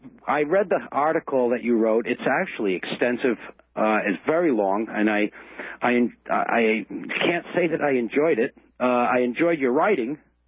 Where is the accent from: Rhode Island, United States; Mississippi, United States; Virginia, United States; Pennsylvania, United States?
Rhode Island, United States; come from a area of the country where being on the ocean is a way of life. I'm from Narragansett Bay.